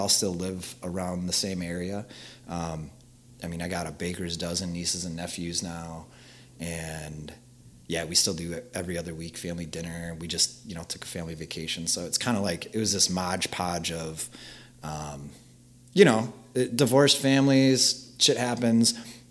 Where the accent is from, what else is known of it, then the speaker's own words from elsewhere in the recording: East Troy, Wisconsin, United States; also born or lived in Milwaukee; I am born and bred in Wisconsin. I was originally born in the Milwaukee area. That's where a lot of my extended family is from. And when I was about 5, 6, my parents moved us out to Walworth County. Specifically East Troy.